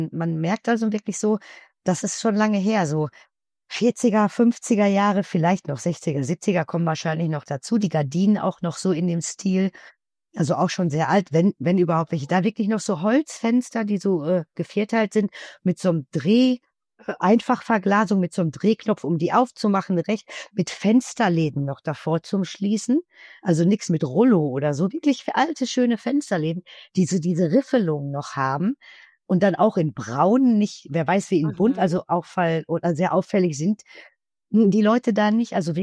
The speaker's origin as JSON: {"language": "German", "region": "North Rhine-Westphalia", "country": "Germany", "said": "ich bin jetzt etwas älter, ich kenne noch hier, ich komme aus dem Ruhrgebiet, ich kenne das noch, nach draußen zu gehen oder in den Keller zu gehen und die Kohleschaufel voll zu machen."}